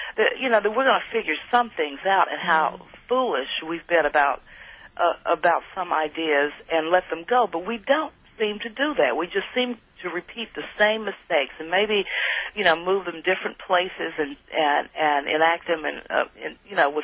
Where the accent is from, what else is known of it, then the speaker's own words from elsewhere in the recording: Little Rock, Arkansas, United States; Well, you know, I'm from Little Rock, Arkansas, home of the great Little Rock Central High desegregation crisis in 1957 and the Little Rock Nine.